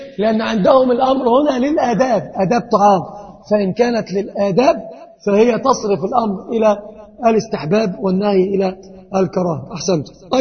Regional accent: Egypt; تعرف عندنا في مصر كانوا يقولون

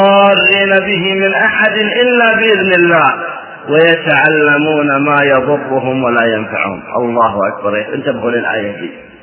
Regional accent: Najd, Saudi Arabia; فسحر التخييل نسميه عندنا بنجد الجمرجة

